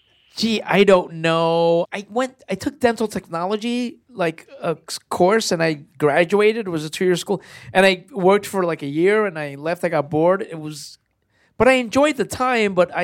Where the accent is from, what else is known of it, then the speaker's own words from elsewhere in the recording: Cuba; now in United States; Well, we came from Cuba. My grandmother wanted to go to be a doctor. And because of the revolution, we had to come to here.